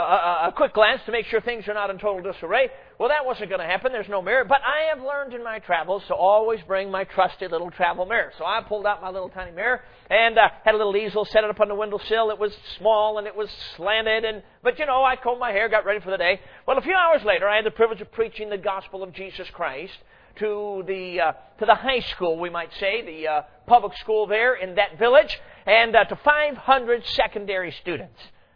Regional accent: Chicago, Illinois, United States; Now, I grew up in Chicago. I'm a city kid through and through

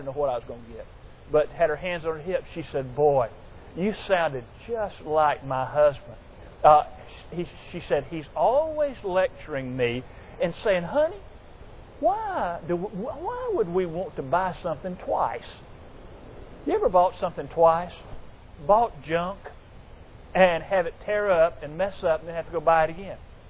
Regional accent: Georgia, United States; I grew up in Clayton County, south of Atlanta.

